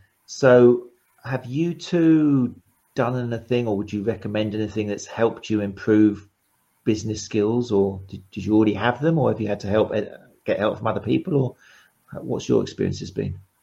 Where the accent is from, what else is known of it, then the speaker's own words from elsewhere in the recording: Brighton, South East England, United Kingdom; I'm from Brighton